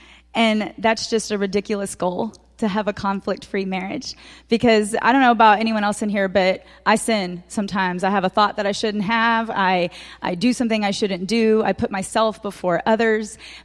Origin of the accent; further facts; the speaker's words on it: Dallas, Texas, United States; I'm from Texas originally and from Dallas.